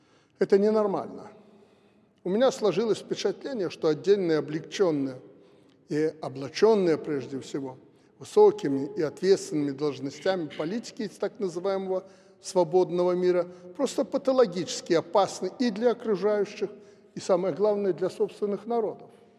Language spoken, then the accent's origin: Russian; Belarus; Но то, что мы, белорусы и россияне, выстоим и выйдем из этой гибридной войны, это уже понятно.